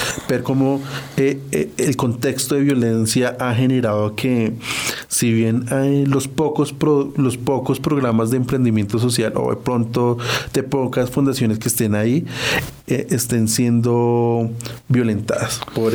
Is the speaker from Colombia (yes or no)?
yes; Colombia; no solo por el Estado, sino nosotros como colombianos